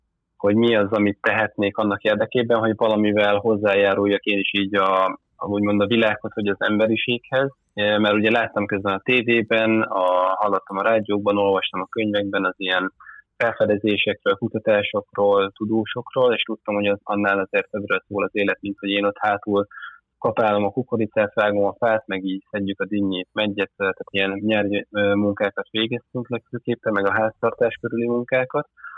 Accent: Rákóczifalva, Jász-Nagykun-Szolnok, Hungary; Rákóczi falván, amikor felnőttem, az első 20 évemet ott töltöttem, hogy ez egy szólnak mellett egy kis falu, vagyis hogy néhány éve már azért várossá nyilvánították.

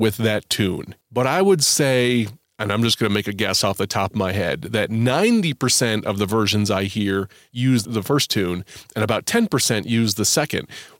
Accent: United States; Now, for me, as an American, that is the tune to … that I have always known.

